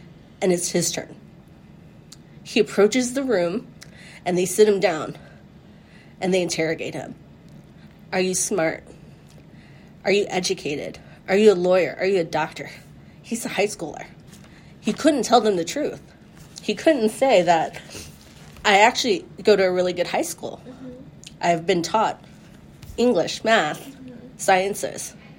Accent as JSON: {"language": "English", "town": "Columbus", "region": "Ohio", "country": "United States", "tie": "born or raised there", "said": "I am 39 years old, and I was born and raised in Columbus, Ohio"}